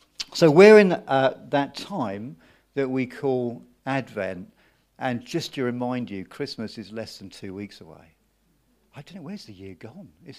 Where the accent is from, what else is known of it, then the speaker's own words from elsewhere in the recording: London, United Kingdom; now in Bristol, United Kingdom; I come from Bristol, originally from London, but 40 years lived in Bristol